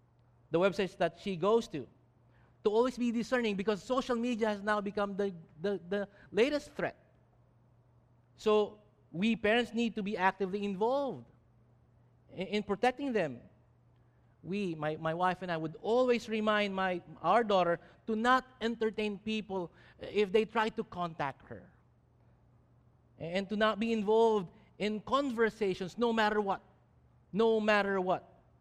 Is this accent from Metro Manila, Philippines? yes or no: yes; Manila, Metro Manila, Philippines; Where did you grow up? I mean, well, at least in my place in Manila, in Sampaloc, Manila, there was an ongoing news about men and women trying to get